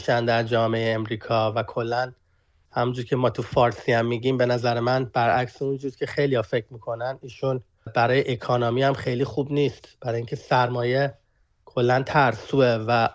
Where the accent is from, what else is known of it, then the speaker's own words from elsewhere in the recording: Iran; now in United States; همینطور به عنوان یه ایرانی آمریکایی به نظر من ایشون گزینه خوبی نیست